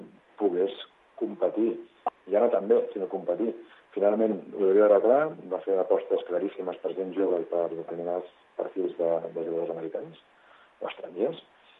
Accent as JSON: {"language": "Catalan", "town": "Premià", "region": "Catalonia", "country": "Spain", "said": "som de Premià els dos."}